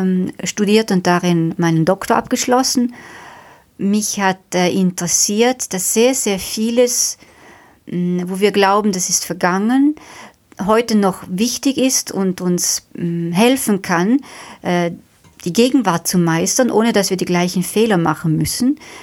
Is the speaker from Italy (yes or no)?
yes; Trentino-Alto Adige, Italy; Ich wohne am Ritten und komme eigentlich aus dem Finchka.